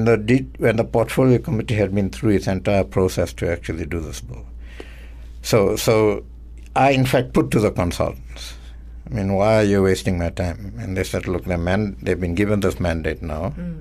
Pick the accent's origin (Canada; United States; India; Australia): India; Just because I'm an Indian, you're asking me about Guptas.